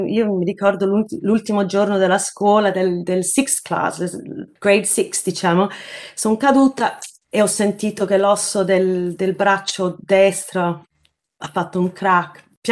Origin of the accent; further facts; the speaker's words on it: Australia; also born or lived in Italy; anche se sono nata in Italia, sono vissuta in Australia e quindi anch'io ho questa sensazione inspiegabile, diciamo.